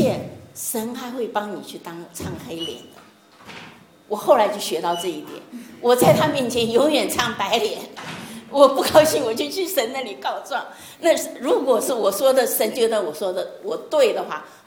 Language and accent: Chinese; Taiwan; 我把他叫成我们台湾人叫死党